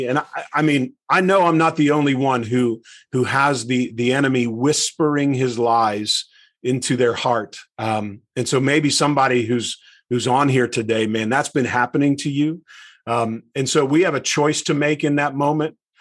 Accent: Pittsburgh, Pennsylvania, United States; growing up in Pittsburgh my whole life, I'm like, either way, this is going to be awesome because I get to have lunch with Coach Tomlin. Are you kidding me? A kid who grew up in Beaver County.

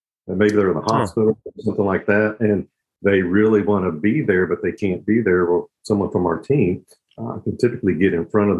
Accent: Houston, Texas, United States; And I grew up in Houston, Texas.

